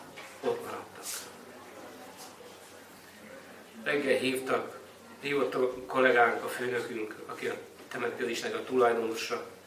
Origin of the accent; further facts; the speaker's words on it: Transylvania, Romania; Én ott nőttem fel, Erdély vagyok, és ott gyerekeskedtem ott a szomszéd falvakba, városokba